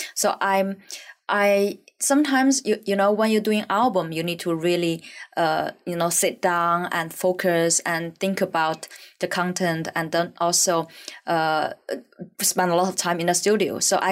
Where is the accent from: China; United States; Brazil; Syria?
China; Liaoning; English is a second language; now in Shanghai, China; So my mom came to visit me in Shanghai from my hometown, Liaoning.